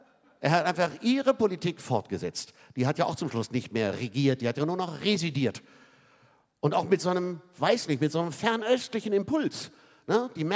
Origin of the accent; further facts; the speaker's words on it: Hamburg, Germany; Ich bin gebucht in meiner Funktion als Hamburger hier